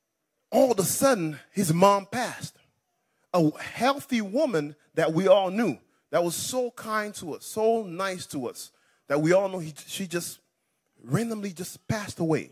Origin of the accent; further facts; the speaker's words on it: Port-au-Prince, Ouest, Haiti; David and I, we grew up back in Haiti, in Port-au-Prince, Haiti